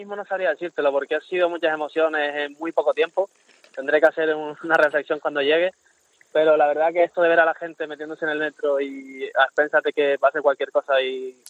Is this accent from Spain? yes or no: yes; Moya, Canary Islands, Spain; Gobierno de Canarias, Moya, de mi pueblo